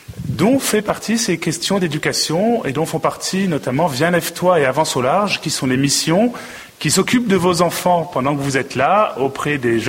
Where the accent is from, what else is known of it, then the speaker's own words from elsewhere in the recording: Lille, Hauts-de-France, France; nous venons de Lille, donc dans le Schnorr.